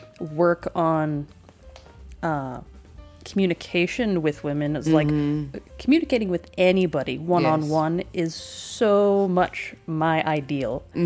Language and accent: English; Ohio, United States; I'm from Ohio. This is what happens.